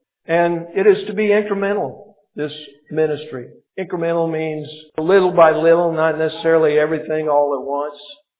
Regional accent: Illinois, United States; now in California, United States; we're from Illinois actually, we're from Southern Illinois, my wife and I both. When we moved to California, we moved from the Chicago area.

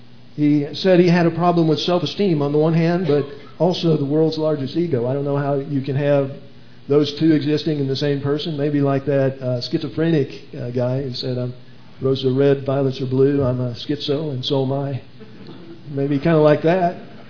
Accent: Illinois, United States; We're from Illinois, so I can identify with that, and I know exactly where that is.

